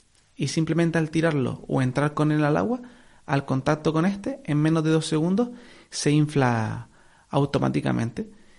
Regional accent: Canary Islands, Spain; La verdad que como buen canario y buen isletero, practico mucho surf.

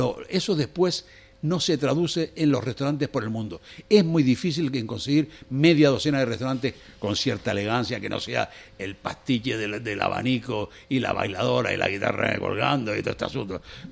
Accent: Spain; Bueno, el tema me interesa muchísimo porque yo soy muy español, muy chauvinista

